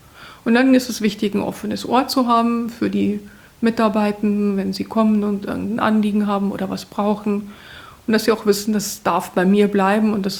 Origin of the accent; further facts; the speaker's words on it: Munich, Bavaria, Germany; Ich bin aufgewachsen in München und bin da eigentlich ja in der franziskanischen Pfarrei groß geworden, sage ich immer.